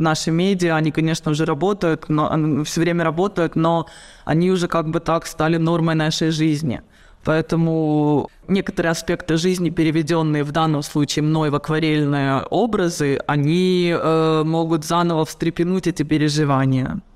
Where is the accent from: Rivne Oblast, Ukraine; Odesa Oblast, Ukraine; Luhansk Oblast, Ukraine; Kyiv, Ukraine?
Odesa Oblast, Ukraine; Odesa; born there; moved away